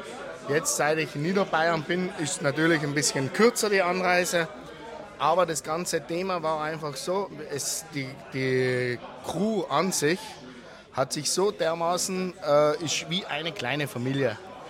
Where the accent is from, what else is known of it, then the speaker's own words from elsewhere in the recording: Trentino-Alto Adige, Italy; now in Germany; bin aus Italien, Südtirol.